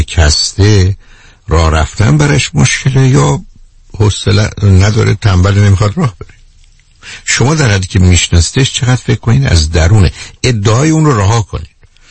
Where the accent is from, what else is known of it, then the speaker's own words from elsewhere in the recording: Iran; now in Europe; من چون ایرانی هستم در یک کشور اروپایی پذیرفته نیستم